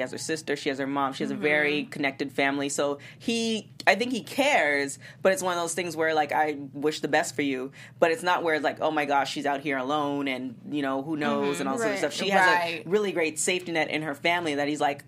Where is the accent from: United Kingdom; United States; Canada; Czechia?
Canada; I'm clearly Canadian.